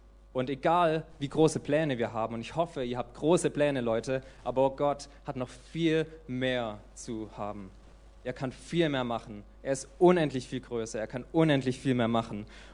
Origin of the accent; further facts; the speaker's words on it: Heilbronn, Baden-Württemberg, Germany; hat es unsere Jugendgruppe in Heilbronn gehabt, wo ich herkomme